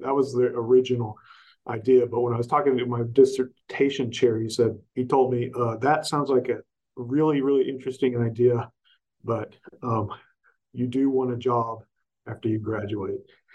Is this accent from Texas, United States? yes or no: no; Augusta, Georgia, United States; also born or lived in Asheville / Knoxville; So I grew up in Georgia, in Augusta, Georgia. And then from there, I went to high school in Asheville, North Carolina.